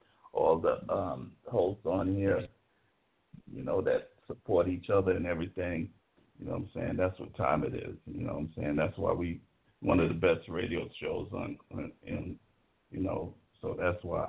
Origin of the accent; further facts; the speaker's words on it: Brooklyn, New York, United States; now in San Francisco, United States; I'm representing San Francisco, but I'm from Brooklyn. You already know I'm from New York City, so.